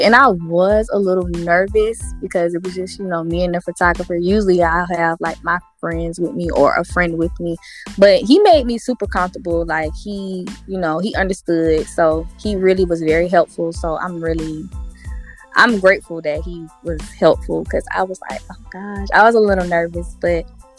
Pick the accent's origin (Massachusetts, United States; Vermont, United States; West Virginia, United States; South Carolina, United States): South Carolina, United States; Columbia; I'm from Columbia, South Carolina.